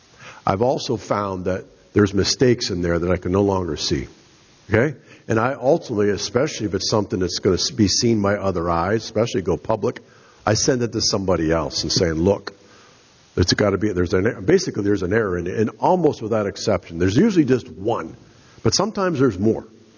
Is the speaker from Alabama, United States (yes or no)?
no; Missouri, United States; I'm from Missouri, right? You show me the goods, I'll believe it.